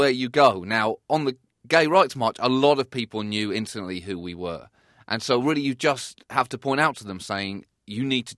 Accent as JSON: {"language": "English", "country": "United Kingdom", "accent": "British", "said": "I think my accent became a persona in and of itself, in that I think deep down Americans still can't help but respect the British accents."}